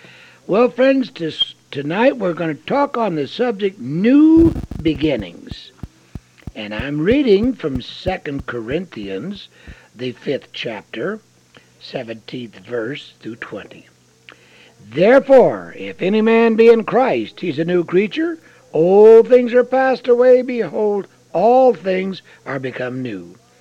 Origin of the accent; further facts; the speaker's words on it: The Dalles, Oregon, United States; Well, friends, now I was born and raised in the Dalles, Oregon, out near the blowout place they called it.